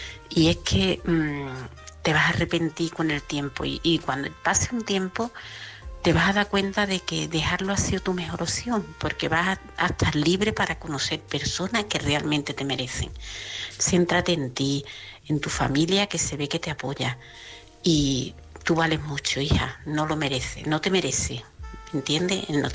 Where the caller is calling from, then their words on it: Seville, Andalusia, Spain; de Sevilla, y mi mensaje es